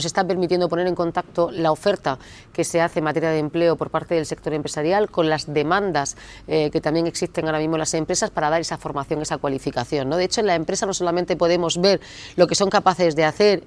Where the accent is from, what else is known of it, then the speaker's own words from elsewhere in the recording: Cartagena, Region of Murcia, Spain; como buen cartagenero, creyendo siempre en las oportunidades que genera el municipio de Cartagena